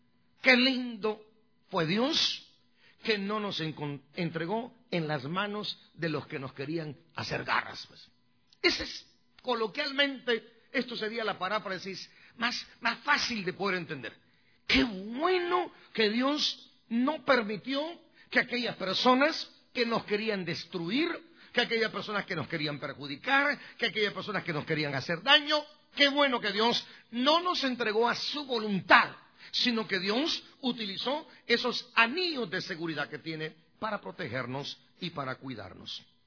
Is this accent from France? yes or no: no; Guatemala; allá en mi pueblo, allá en Guatemala